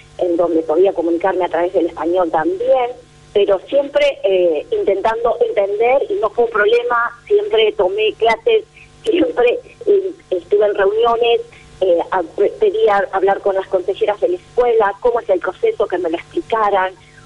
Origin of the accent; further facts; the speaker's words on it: Córdoba, Argentina; Soy cordobesa de Barrio Ituzaingó, I made in Córdoba.